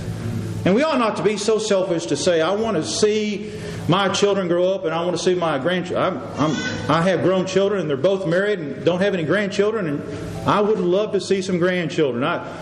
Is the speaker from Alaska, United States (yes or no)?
no; Texas, United States; As much as I love to say, I'm from Texas. You know, that's what Texans do. We brag about being from Texas.